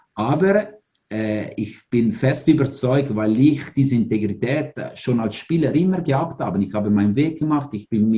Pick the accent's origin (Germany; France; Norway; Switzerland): Switzerland; Ticino; German is a second language; ich als nicht Deutschsprechender oder als einer, der Deutsch vor 20 Jahren lernen müsste und als Tessiner ist nicht die einfachste Sprache, immer noch.